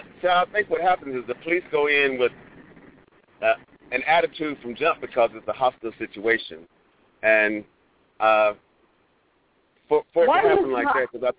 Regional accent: Dallas, Texas, United States; I know I'm originally from Dallas, lived in Oak Cliff in South Dallas

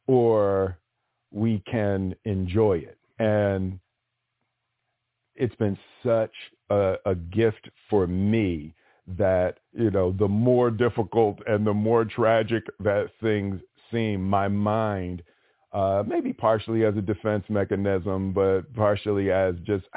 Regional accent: Philadelphia, Pennsylvania, United States; my father was abusive and, you know, I grew up in Philly and, you know, fighting was a real thing.

